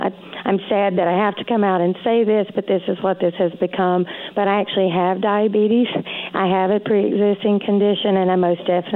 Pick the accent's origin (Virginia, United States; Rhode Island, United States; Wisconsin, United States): Virginia, United States; Big Stone Gap; moved away; I am a Virginia native, born and raised. I usually get asked about my accent here in Central Virginia. I am from the far southwestern part of Virginia, a little town called Big Stone Gap in Wise County, which is in the coal fields.